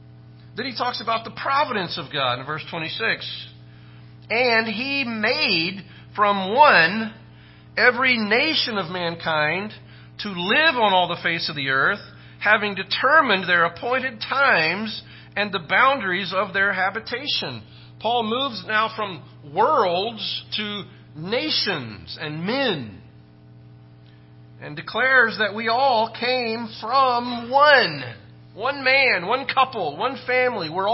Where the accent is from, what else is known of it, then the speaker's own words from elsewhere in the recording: Nacogdoches, Texas, United States; born there; This is why I was born in 1961 in Nacogdoches, Texas.